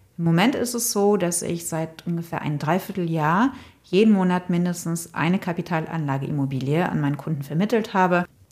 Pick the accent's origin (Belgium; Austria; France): France; German is a second language; now in Germany; Ursprünglich komme ich aus Frankreich. Ich lebe aber schon seit 24 Jahren in Deutschland.